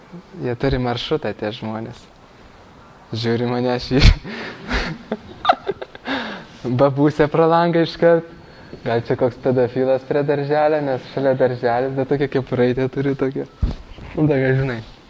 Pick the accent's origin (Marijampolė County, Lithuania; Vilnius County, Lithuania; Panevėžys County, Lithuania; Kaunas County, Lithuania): Vilnius County, Lithuania; Vilnius; čia aš vilnietis, dabar aš savartinė gyvenu.